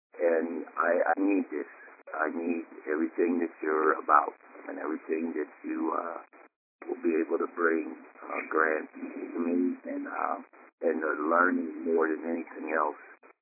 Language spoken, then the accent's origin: English; Pittsburgh, Pennsylvania, United States; from Pittsburgh again.